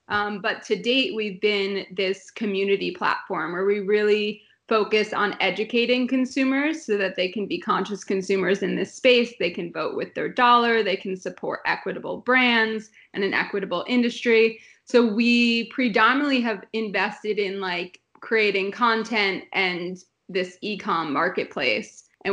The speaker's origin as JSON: {"language": "English", "region": "New Jersey", "country": "United States", "tie": "born or raised there", "moved": "as an adult", "lives_now": "Los Angeles, United States", "said": "So I grew up in Jersey. Weed was like always around me."}